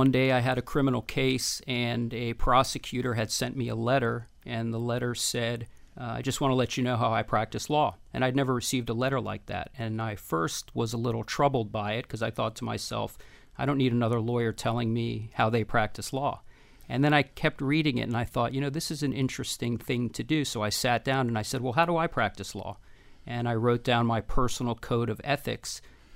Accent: Miami, Florida, United States; Well, I am born and raised in Miami, and I went to Miami Killian Senior High School

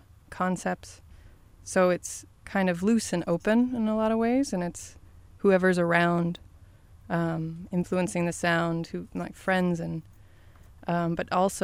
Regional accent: Louisville, Kentucky, United States; more current artists like … who was from my hometown

